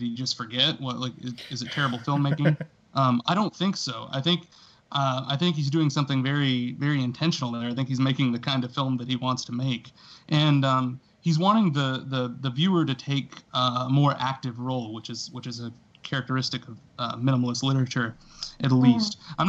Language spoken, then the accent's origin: English; Texas, United States; I'm from Texas. So just being in that location, understanding some of that culture, it means a lot to me.